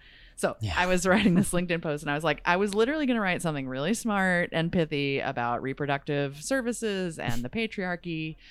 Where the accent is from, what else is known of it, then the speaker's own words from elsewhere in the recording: Kansas City, Missouri, United States; KC news out of Kansas City, my hometown.